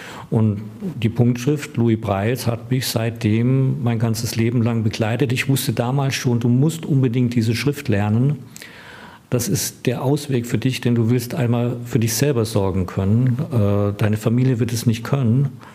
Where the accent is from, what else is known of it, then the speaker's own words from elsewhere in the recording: Baden-Württemberg, Germany; ich komme ja eigentlich aus Baden-Württemberg in der Nähe von Schwäbisch Gmünd